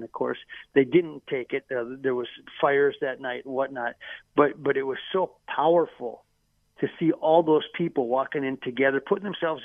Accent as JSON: {"language": "English", "region": "Minnesota", "country": "United States", "said": "you were so proud as a Minnesotan to see our law enforcement step up to protect our state"}